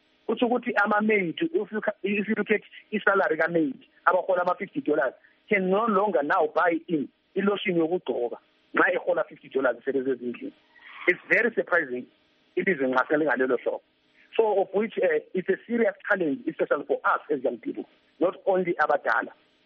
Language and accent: English; South Africa; Let's try for our country. Let's stand up as young people and fight for our country.